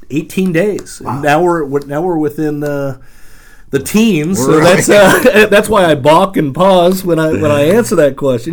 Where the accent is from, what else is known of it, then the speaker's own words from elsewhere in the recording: California, United States; I grew up in Southern California. My father would take me out to the track probably about 5 days a year for the big races.